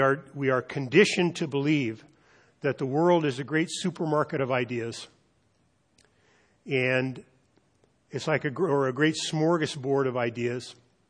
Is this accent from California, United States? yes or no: yes; Easton, California, United States; When I was growing up in Easton, we thought the Pentecostals were exotic.